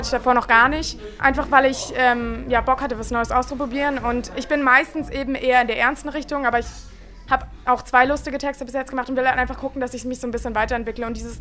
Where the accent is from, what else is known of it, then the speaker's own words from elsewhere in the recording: Nuremberg, Bavaria, Germany; Ich komme aus Nürnberg und habe in Erlangen angefangen, beim U20 eben in der Kellerbühne.